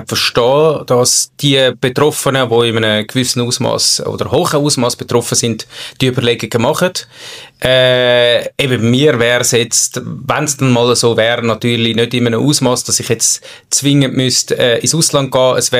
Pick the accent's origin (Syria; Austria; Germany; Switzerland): Switzerland; Zurich; ich bin im Zürich Unterland aufgewachsen, nicht in der Stadt, auch wenn ich schon früh dann immer wieder ein bisschen mit der Stadt in der Stadt gewesen bin.